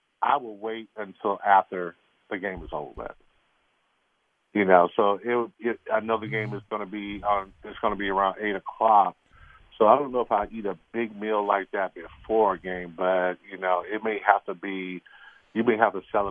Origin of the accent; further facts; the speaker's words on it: Lamar, South Carolina, United States; Well, you know, I'm from the South. You know, I'm from a little town called Lamar, South Carolina.